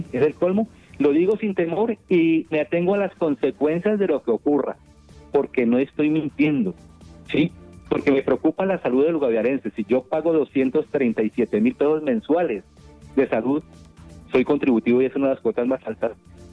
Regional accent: Colombia; Lo hago como ciudadano colombiano con derechos legales y constitucionales

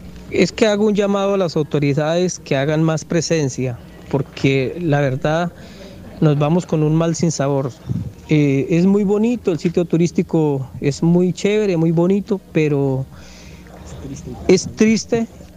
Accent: Bogotá, Colombia; venimos de la ciudad de Bogotá, venimos de turismo, invitados por unos familiares

